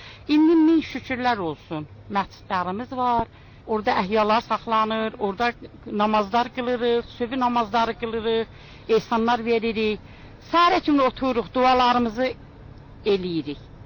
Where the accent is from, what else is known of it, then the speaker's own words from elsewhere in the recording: Nakhchivan, Azerbaijan; Naxçıvandan gəlmişəm Bakıya. Maliciyə getmişdim, indi